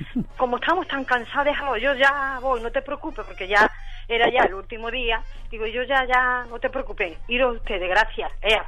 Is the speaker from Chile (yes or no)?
no; Coria, Andalusia, Spain; cuando yo vine de Coria por... Yo soy de Coria, como tú has dicho.